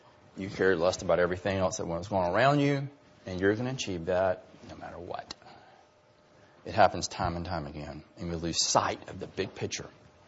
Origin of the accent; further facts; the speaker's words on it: Texas, United States; I grew up on Cedar Bayou. Literally, I played on that bayou all my life. My dad taught me how to water ski on that bayou